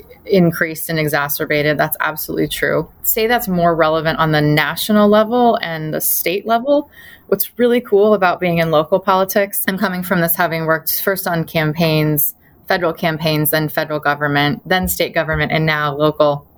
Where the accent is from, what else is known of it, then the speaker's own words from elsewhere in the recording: Beaverton, Oregon, United States; I'm from Beaverton, Oregon, which is the home of Nike.